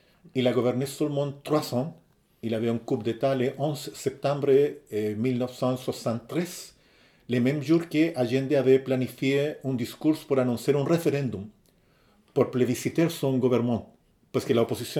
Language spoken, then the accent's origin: French; Chile; born there; French is a second language; Oui, c'est-à-dire, je suis né en démocratie au Chili.